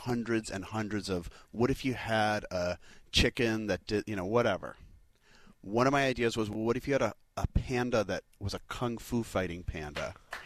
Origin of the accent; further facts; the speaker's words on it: Chicago, Illinois, United States; So I'm a Chicagoan by birth.